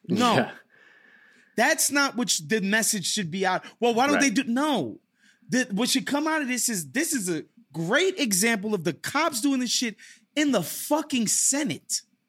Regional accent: United States; But I remember thinking to myself, as an American, being there

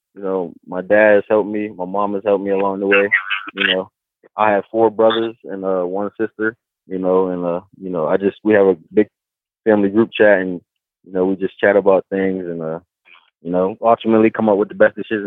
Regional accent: Connecticut, United States; You know, growing up in Connecticut, you know, I was probably, my house probably like 15 minutes from the stadium.

